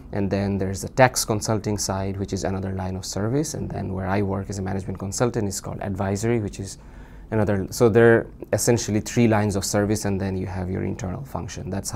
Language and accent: English; Bangladesh; moved away as an adult; now in United States; I currently work as a management consultant. I've been in the US for 3 years, 2 years doing my MBA and then 1 year at work. I'm originally from Bangladesh.